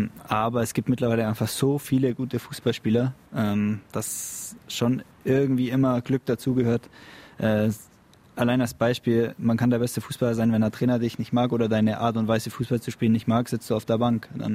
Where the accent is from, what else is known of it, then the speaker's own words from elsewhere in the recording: Bavaria, Germany; bei uns in Bayern